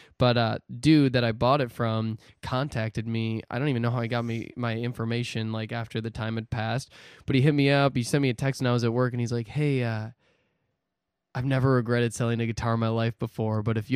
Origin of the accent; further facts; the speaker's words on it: Eden, Wisconsin, United States; but I grew up Catholic in Wisconsin. There was a small town, 500 people in Eden. They call it the Garden of Eden.